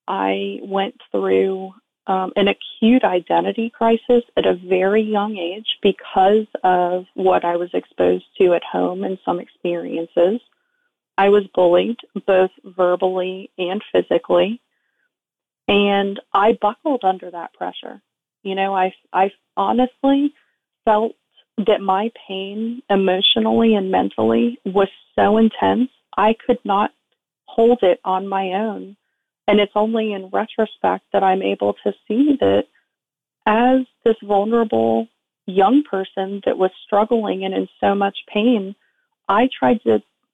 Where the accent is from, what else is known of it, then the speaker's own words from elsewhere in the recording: Florida, United States; Well, I was raised in South Florida in a household that there's no easy way to say it.